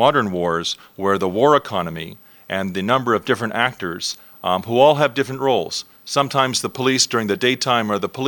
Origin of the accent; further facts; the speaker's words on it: Canada; I'm from Canada. And in Canada, for all the time I was growing up, for 40 or 50 years